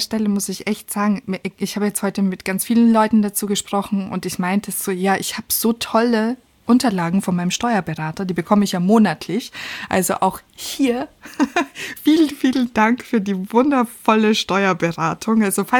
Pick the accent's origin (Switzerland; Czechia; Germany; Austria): Austria; Ja, ich bin Österreicherin.